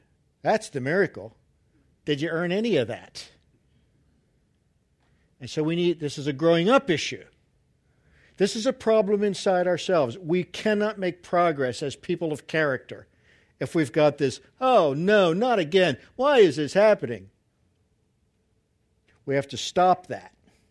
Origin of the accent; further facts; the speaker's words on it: Mount Joy, Pennsylvania, United States; also born or lived in Brunnerville; But I made a boo-boo in Mount Joy, Pennsylvania, where I grew up. I was born in Brunnerville, and we moved to Mount Joy.